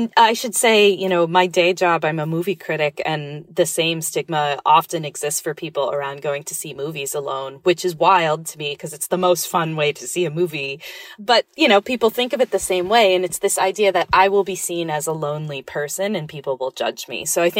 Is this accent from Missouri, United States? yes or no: no; New York, United States; and I'm speaking now as a New Yorker